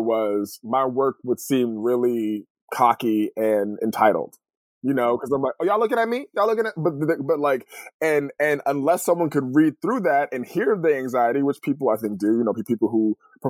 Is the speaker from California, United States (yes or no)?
yes; California, United States; So I grew up in California. I was born between an earthquake and a riot.